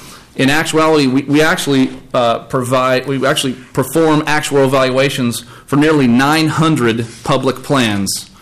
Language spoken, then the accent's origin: English; Florida, United States; whether it be in Louisiana or Florida, my home state. I'm actually located in Fort Myers, Florida, in the southwest part of Florida by Naples.